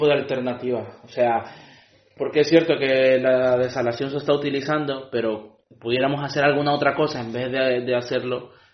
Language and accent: Spanish; Cantabria, Spain; Porque yo, vamos, soy de Cantabria, pero no he escuchado sobre el tema mucho.